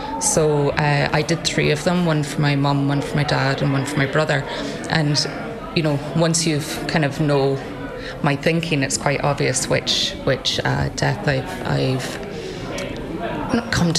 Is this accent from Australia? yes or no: no; Ballybunion, County Kerry, Ireland; I'm from Ballybunion.